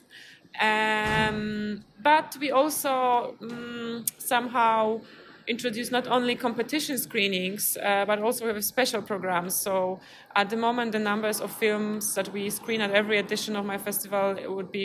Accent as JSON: {"language": "English", "town": "Poznań", "region": "Greater Poland", "country": "Poland", "second_language": "English", "said": "I come from Poznań, Poland."}